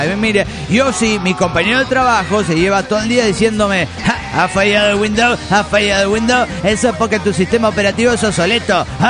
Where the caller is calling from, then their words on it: Cádiz, Andalusia, Spain; de Cádiz, España.